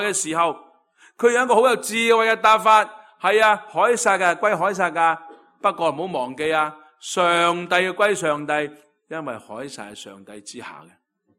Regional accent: Hong Kong; 今天我们香港人都一样

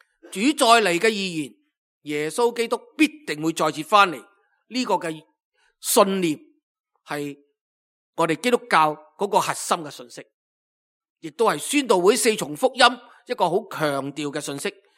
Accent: China; 今日是我们中国人农历最后的一日

